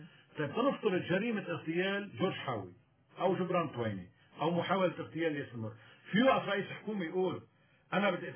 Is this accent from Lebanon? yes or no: yes; Lebanon; في عندي كلبناني حق عام اللي بده يتنازل عن حقه الشخصي حر، في حق عام في دولة لبنانية